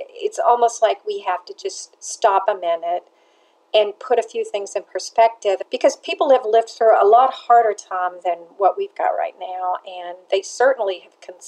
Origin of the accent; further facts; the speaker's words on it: Nashville, Tennessee, United States; also born or lived in Paris; You know, I grew up baking cakes in Nashville with my mother and studied Genoise and the real buttercream in Paris. But I came back to a Nashville with three children